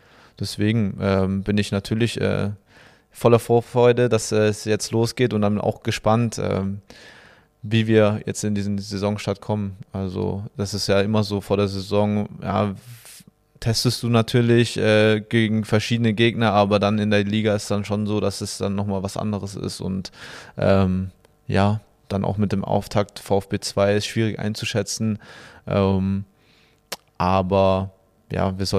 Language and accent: German; Stuttgart, Baden-Württemberg, Germany